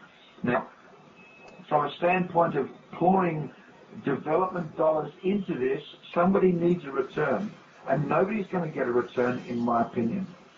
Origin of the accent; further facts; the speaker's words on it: Australia; You know that I'm Australian. You know that I'm male. You can possibly get an idea of my age, etc.